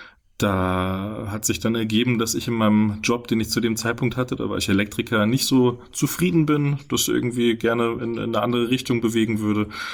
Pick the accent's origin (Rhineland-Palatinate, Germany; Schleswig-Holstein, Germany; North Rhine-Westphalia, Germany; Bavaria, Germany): Bavaria, Germany; Moosburg; now in Fulda, Germany; Ich bin in Moosburg geboren. Mhm. Moosburg an der Isar, das ist in der Nähe von München.